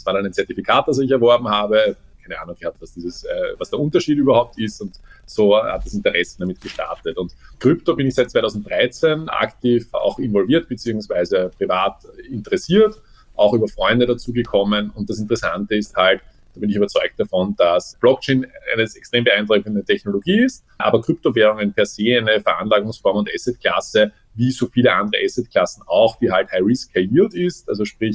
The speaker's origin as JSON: {"language": "German", "region": "Vienna", "country": "Austria", "tie": "born or raised there", "said": "ich wohne in Wien, bin auch ursprünglich aus dem Wiener Großraum, also sprich aus Ostösterreich geboren und aufgewachsen"}